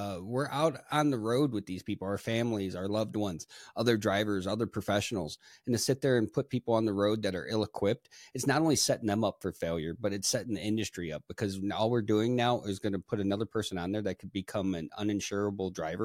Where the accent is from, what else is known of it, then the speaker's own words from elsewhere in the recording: Chicago, Illinois, United States; Just because I'm from Chicago, like, they've lost so much.